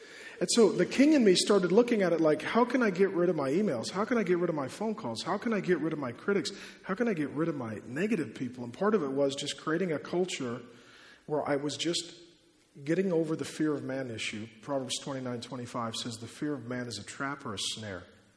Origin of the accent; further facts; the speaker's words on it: United States; And I seem rude. And I'm American. So to be rude as an American is particularly rude.